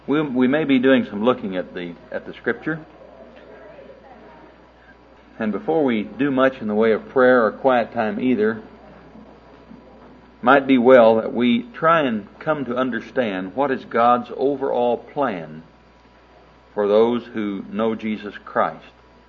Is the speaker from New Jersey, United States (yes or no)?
no; Oklahoma City, Oklahoma, United States; I'm not a minister. I'm a layman from Oklahoma City, just an old dumb house builder.